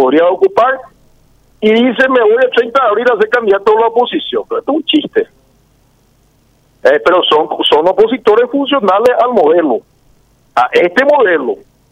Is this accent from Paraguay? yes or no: yes; Paraguay; Y esa bandera llevaremos nosotros ya como paraguayos, primero la patria y después el partido, ¿verdad?